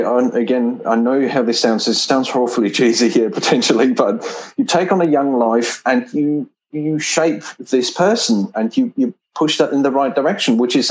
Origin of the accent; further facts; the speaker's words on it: Germany; English is a second language; moved away as an adult; Born and raised in Germany, and I did my apprenticeship over there. And when I was 18, I started traveling. So I traveled through Europe, and I worked in Scandinavia quite a bit, in Spain and Austria.